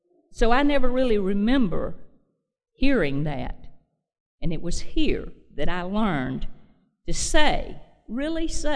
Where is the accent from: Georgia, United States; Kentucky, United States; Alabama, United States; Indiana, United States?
Alabama, United States; Anniston; I grew up in Anniston, Alabama. I'm the oldest of four girls. I really grew up in a female-controlled household.